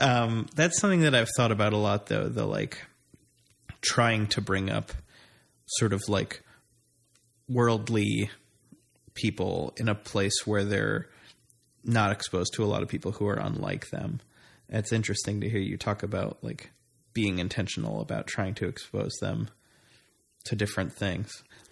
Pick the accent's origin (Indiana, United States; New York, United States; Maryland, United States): New York, United States; New York City; even growing up in New York and feeling like I've been exposed my whole life to like a diversity of experiences in New York